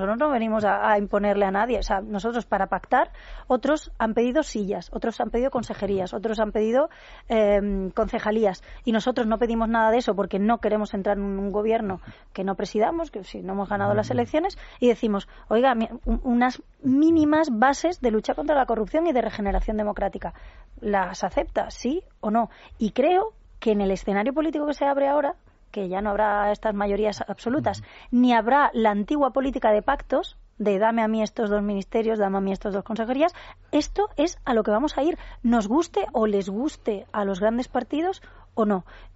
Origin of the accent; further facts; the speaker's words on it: Andalusia, Spain; y sabéis que yo soy andaluza